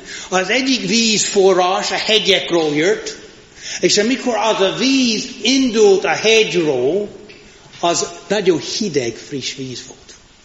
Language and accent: Hungarian; United States; now in Hungary; Én az Egyesült Államokból jöttem